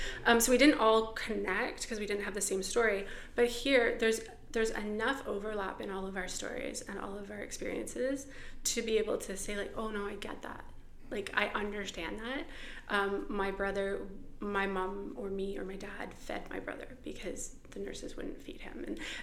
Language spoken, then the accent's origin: English; Toronto, Ontario, Canada; I'm from Toronto. Okay. I grew up in Toronto. I moved back to Toronto now. But I was living near Owen Sound in a tiny little town.